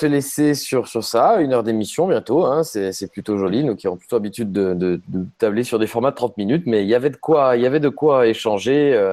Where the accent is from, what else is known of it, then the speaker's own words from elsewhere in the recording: Saint-Étienne, Auvergne-Rhône-Alpes, France; quand je suis dans la grisaille entre la Loire et le Rhône pour aller à Lyon depuis ma ville natale de Saint-Étienne